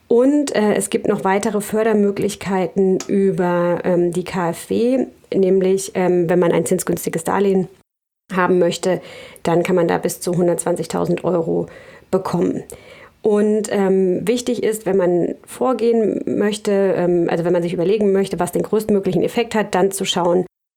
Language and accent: German; Lübeck, Schleswig-Holstein, Germany; ich komme aus Lübeck.